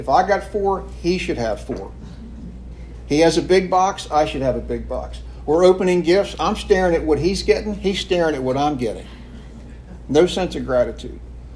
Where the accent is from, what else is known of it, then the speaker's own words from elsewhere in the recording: Maryland, United States; I was raised in Baltimore County, north of Baltimore